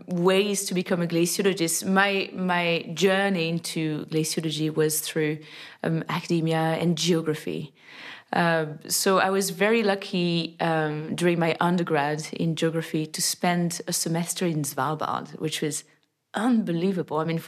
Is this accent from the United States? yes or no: no; France; I come from France